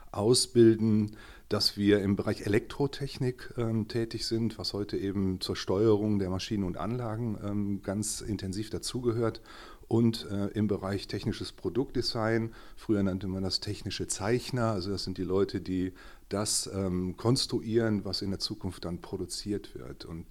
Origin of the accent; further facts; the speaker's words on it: Lüttringhausen, North Rhine-Westphalia, Germany; also born or lived in Hückeswagen; Ich bin ein bergisches Gewächs, in Hückeswagen geboren, als es dort noch eine Geburtsabteilung und ein Krankenhaus gab. In Lüttringhausen aufgewachsen, an der Stiftung Tannenhof.